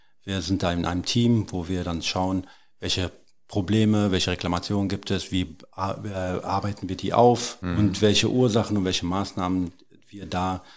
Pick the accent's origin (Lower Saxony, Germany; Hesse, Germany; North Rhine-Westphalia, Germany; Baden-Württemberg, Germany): North Rhine-Westphalia, Germany; Plettenberg; Ja, seit genau 43 Jahren. Ich bin hier noch im Plettenberger Krankenhaus geboren.